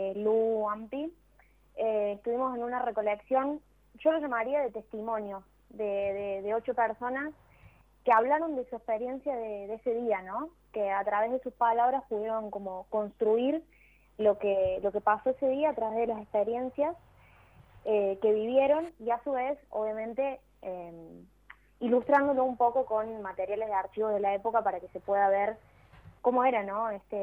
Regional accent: Río Tercero, Córdoba, Argentina; yo, por ejemplo, soy de Río Tercero, pero nací en el 99.

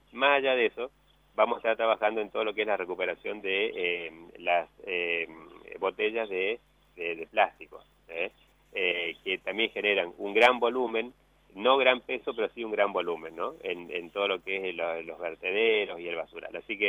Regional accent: Argentina; Tengo esperanza, como buen argentino, que en el 2022 vamos a tener una mejora económica.

